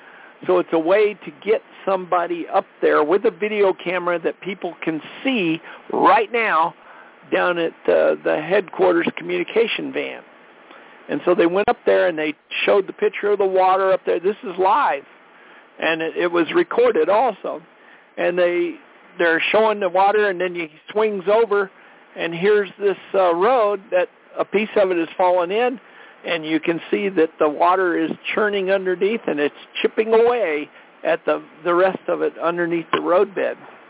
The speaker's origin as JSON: {"language": "English", "region": "Colorado", "country": "United States", "said": "from Colorado."}